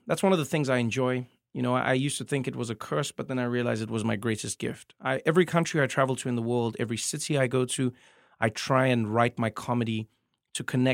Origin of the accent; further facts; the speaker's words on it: South Africa; as a South African comedian, I can't come to America and tell you jokes about our politicians.